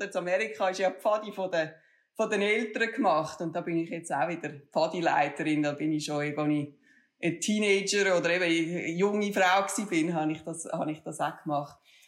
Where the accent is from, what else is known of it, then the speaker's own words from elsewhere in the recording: Männedorf, Zurich, Switzerland; Also ich bin in Männidorf am Zürichsee aufgewachsen und habe dann an der Universität Zürich mit dem Christoph Geschichte und Völkerrecht und internationale Beziehungen studiert.